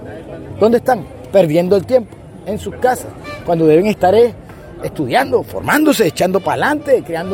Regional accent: Barranquilla, Atlántico, Colombia; Los perdedores somos nosotros, los barranquilleros en especial

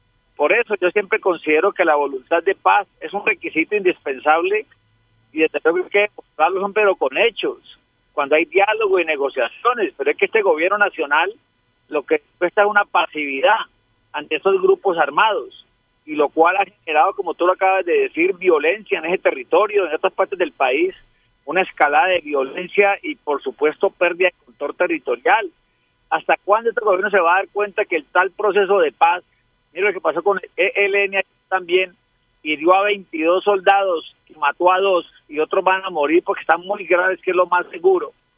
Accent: Pacific coast, Colombia; Recuerde que yo soy costeño del Pacífico y también fui a dictar muchas clases en la costa Caribe

